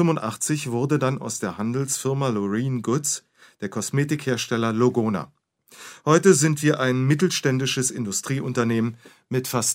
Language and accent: German; Neustadt, Germany; born there; now in Hannover, Germany; Geboren bin ich in Neustadt. Anfang der 70er Jahre bin ich nach Hannover gekommen